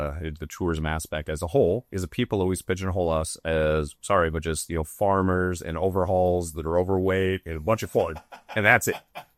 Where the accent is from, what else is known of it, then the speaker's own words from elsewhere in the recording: Nebraska, United States; And I'm born and raised in Nebraska.